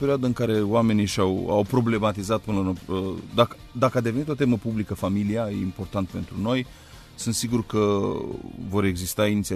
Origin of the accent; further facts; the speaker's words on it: Romania; Am învățat foarte mult despre noi, ca români, am învățat foarte mult despre maturitatea noastră civică.